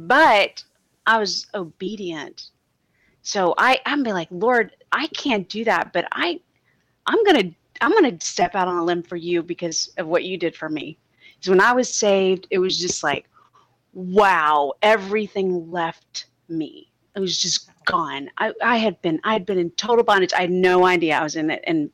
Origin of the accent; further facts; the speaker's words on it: Texas, United States; I grew up in Texas and they live in Maryland.